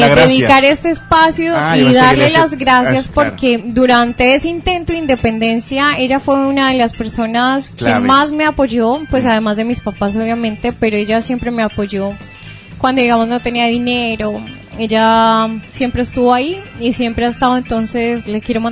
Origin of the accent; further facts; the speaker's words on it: Manizales, Caldas, Colombia; Eso, soy de Manizales, una ciudad chica.